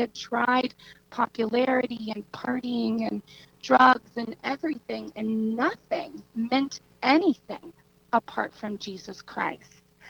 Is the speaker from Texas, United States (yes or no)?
yes; Texas, United States; now in New Jersey, United States; He is from New Jersey. That's how we ended up back here. I'm from Texas.